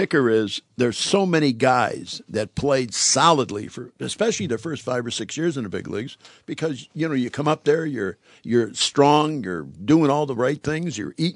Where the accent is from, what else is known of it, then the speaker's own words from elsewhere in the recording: Chicago, Illinois, United States; See, I'm born and raised in Chicago. I've been a Bears fan all my life. But you know what? I live here, and I still pull for the Lions.